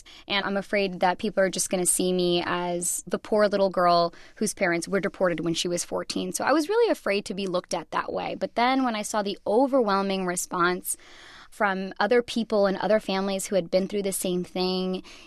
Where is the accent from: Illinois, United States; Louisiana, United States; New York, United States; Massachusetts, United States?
Massachusetts, United States; Boston; My God, that is such a Boston thing to say. I'm from Boston.